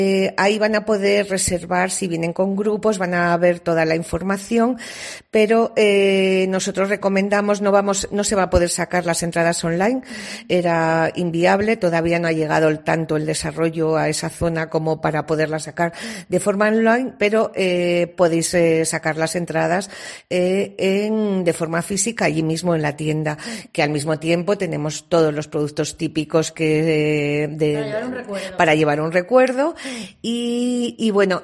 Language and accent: Spanish; León, Castile and León, Spain; yo, que no soy alistana, que soy de León